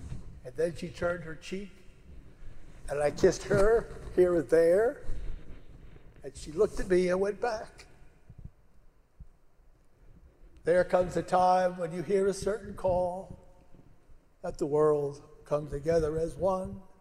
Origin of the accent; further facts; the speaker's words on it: United States; I come from the United States. I know many people. I will tell them what you told me.